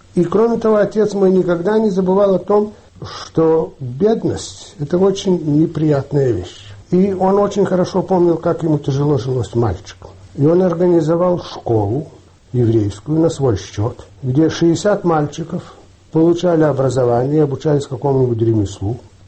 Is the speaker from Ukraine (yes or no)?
yes; Kyiv, Kyiv City, Ukraine; born there; Я родился в Киеве. Все дети родились в Киеве.